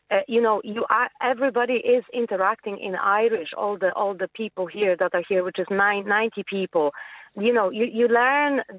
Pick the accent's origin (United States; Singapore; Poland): Poland; English is a second language; moved away as an adult; also born or lived in United Kingdom; now in Ireland; So I'm Polish. Mm-hmm. I lived in the UK before coming to Ireland.